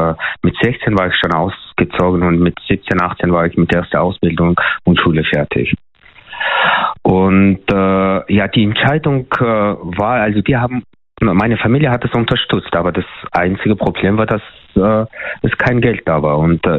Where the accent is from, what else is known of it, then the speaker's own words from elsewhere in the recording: Mongolia; German is a second language; now in Germany; ich komme ursprünglich aus der Mongolei